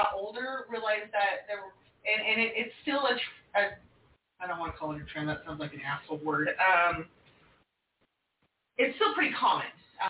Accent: Oklahoma, United States; I grew up, I'm from Oklahoma. Not just from Oklahoma, because we've got the cities, and they're pretty open and whatever. I grew up in a very, very small town in Oklahoma

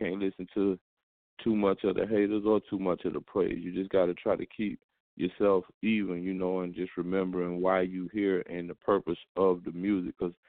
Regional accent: Jacksonville, Florida, United States; I'm a Duvalian from Duval County, Jacksonville, Florida.

